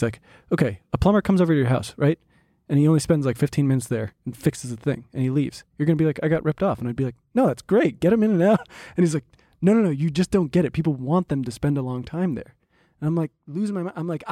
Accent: Northeast, United States; I'm from the Northeast

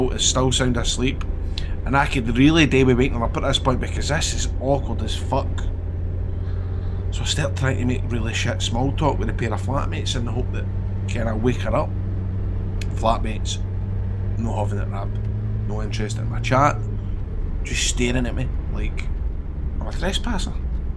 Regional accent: Scotland, United Kingdom; I'm from Scotland, where are you from?

